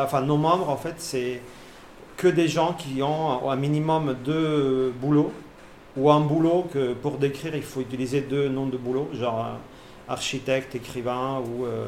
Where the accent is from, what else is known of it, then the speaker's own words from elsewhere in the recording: Italy; now in Paris, France; je vais bouger en Italie, là où j'ai grandi